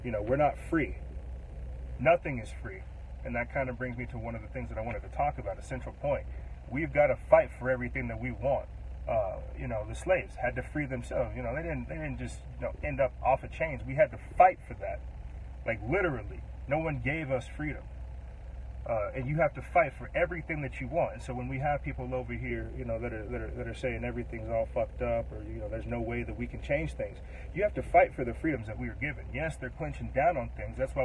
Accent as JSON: {"language": "English", "town": "Florence", "region": "South Carolina", "country": "United States", "also_born_or_lived": "Texas / California / New Mexico", "said": "I come from South Carolina, you feel me? Flovetown, Florence, South Carolina, 803. But I've been I've been raised all over. You know, I've grown up in Texas, California, New Mexico, clearly."}